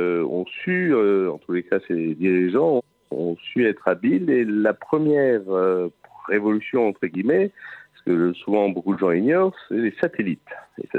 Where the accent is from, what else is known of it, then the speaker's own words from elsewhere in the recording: Dudelange, Esch-sur-Alzette, Luxembourg; born there; Oui, moi je suis né à Dudelan. Ma famille est originaire du sud du Luxembourg, c'est-à-dire la partie sidérurgique du Luxembourg. Oui. Et donc, je suis là-bas. Ma mère était d'Assurazette. Mon père était français, mais sa mère, à lui, était aussi d'Assurazette. Donc, parlait luxembourgeois à la maison.